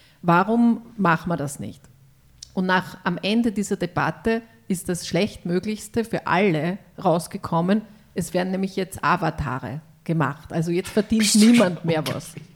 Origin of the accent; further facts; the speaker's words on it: Styria, Austria; now in Vienna, Austria; ich komme ja aus der Steiermark und bin ja in Wien eine Zurgraste